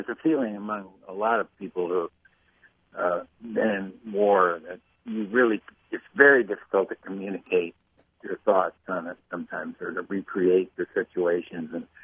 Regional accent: United States; all these things are things that I thought I should teach my son, you know, as an American male.

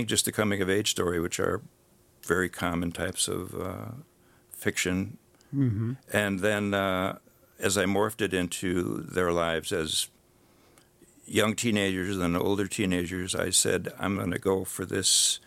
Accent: Mosinee, Wisconsin, United States; Well, Bridgeton, in a sense, is modeled after my hometown of Mosinee.

